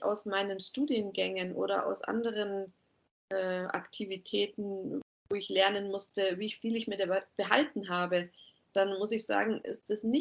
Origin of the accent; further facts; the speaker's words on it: Miesbach, Bavaria, Germany; Ich wohne aktuell im schönen Oberbayern in Miesbach, in meiner Heimat.